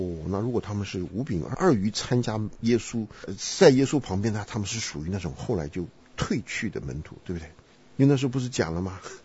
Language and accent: Chinese; Taiwan